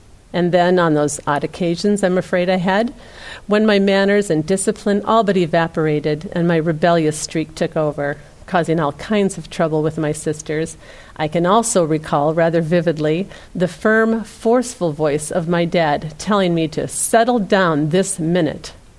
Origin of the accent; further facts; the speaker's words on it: Iowa, United States; I remember and can still recall the voice of my father when I was a little girl growing up in Iowa with my mom and two sisters.